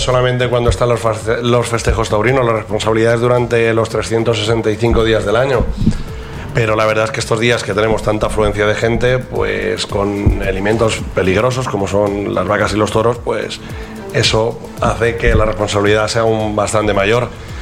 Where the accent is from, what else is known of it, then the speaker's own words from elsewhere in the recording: Castalla, Valencian Community, Spain; sacar pecho de decir soy de Castalla